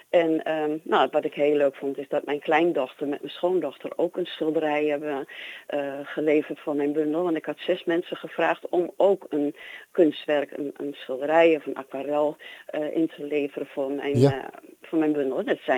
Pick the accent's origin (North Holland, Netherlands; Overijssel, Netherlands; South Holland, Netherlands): Overijssel, Netherlands; Holten; now in Goor, Netherlands; Dialect ben ik mee opgegroeid. Ik kom uit Holten oorspronkelijk. Ja. Ik woon al heel lang in Goor. Mijn moeder kwam uit Markelo.